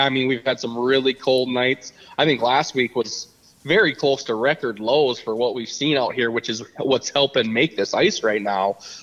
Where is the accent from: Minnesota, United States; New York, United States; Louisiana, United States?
Minnesota, United States; now in Devils Lake, United States; I'm from Minnesota. You know, I've been out here in Devil's Lake, North Dakota now for over 10 years. But I come from Minnesota, you know, back up on the Canadian Minnesota border way up north